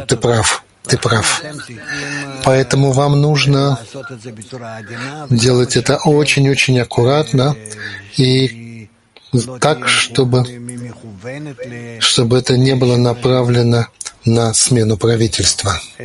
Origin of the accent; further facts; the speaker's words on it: Belarus; Я родился в Белоруссии, я там рос, я знаю эту страну